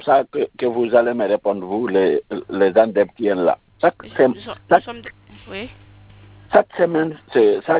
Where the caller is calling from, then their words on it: Simbaya, Conakry, Guinea; je suis appelé de Simbaya.